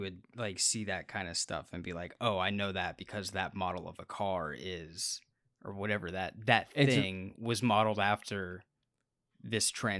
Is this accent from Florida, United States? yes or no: yes; Orlando, Florida, United States; Cause like I grew up in Orlando, right?